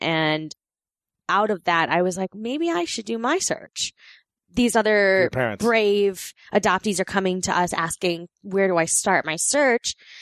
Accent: New York, United States; I grew up in New York with my friend Samantha, and she was adopted as well.

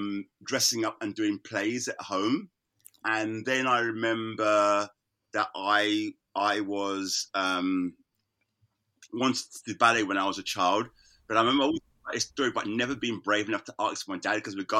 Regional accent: Islington, London, United Kingdom; Yeah, I was born in London. I was born in Islington.

